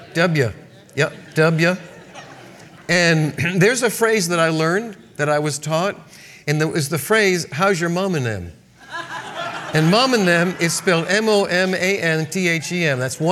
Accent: Massachusetts, United States; also born or lived in New York; Growing up, being born in New York and growing up in Massachusetts, these are foods that I had never tasted before.

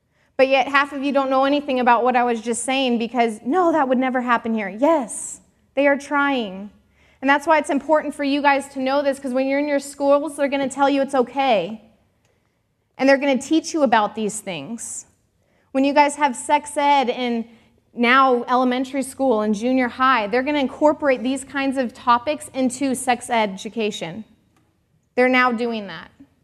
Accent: Washington, United States; I'm from Washington State. Canada is 3 hours north of me from my home.

